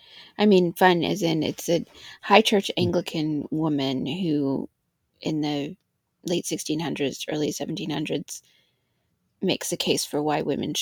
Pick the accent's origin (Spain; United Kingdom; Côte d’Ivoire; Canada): Côte d’Ivoire; Sakassou, Vallée du Bandama; in the region where I grew up in Sakasso.